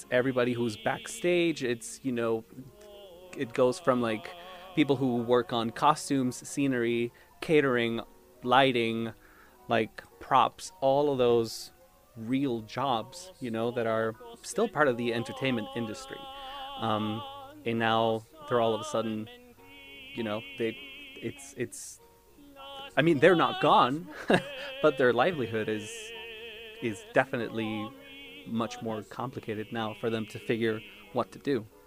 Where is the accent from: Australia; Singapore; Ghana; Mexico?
Mexico; also born or lived in Texas; now in United States; I'm a tenor from Mexico.